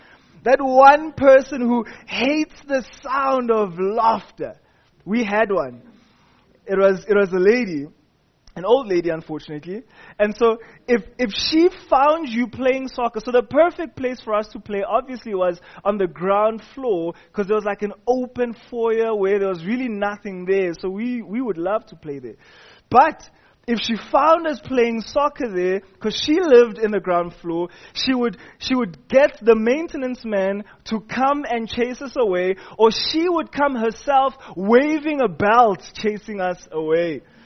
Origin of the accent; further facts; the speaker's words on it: Johannesburg, Gauteng, South Africa; growing up in Hillbro, we didn't really have a backyard of grass where we could go and play sports. So we generally played in the corridors of the flats because we lived in buildings.